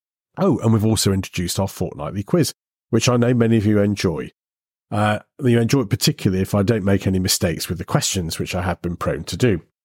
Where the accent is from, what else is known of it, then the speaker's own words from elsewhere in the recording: United Kingdom; for those of us who remember growing up in Britain during the 1970s